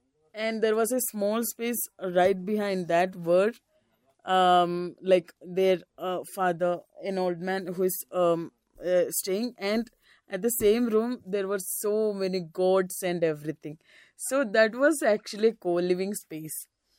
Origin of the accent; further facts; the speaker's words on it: Kerala, India; and I'm coming from Kerala.